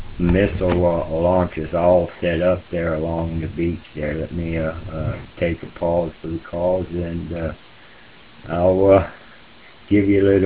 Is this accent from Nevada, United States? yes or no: no; Key West, Florida, United States; Well, Gary, I was, born and raised in Key West, and quite a few family members